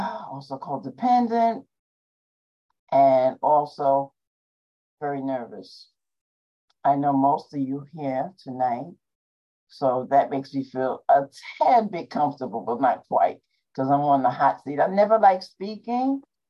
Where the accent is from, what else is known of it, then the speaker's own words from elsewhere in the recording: New York, United States; I'm from New York. I was born in New York. I have lived other places in my life, but New York is where I'm at right now. Right now, I'm in Carp City in the Bronx, and I've been in this apartment for 28 years.